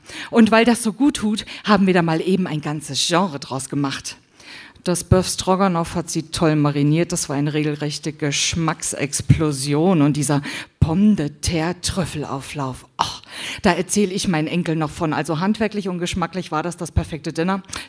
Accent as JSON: {"language": "German", "region": "Thuringia", "country": "Germany", "said": "ich komme auch aus Thüringen, wir kommen nicht so viel rum."}